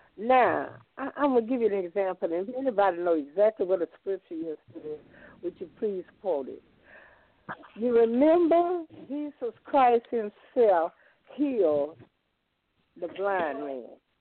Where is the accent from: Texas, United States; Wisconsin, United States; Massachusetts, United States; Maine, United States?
Texas, United States; Beaumont; My hometown is Beaumont. … born in Beaumont, Texas.